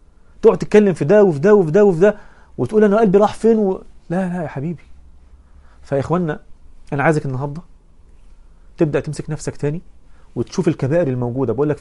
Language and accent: Arabic; Egypt; فبيقول لي أنت منين؟ قلت له أنا من مصر.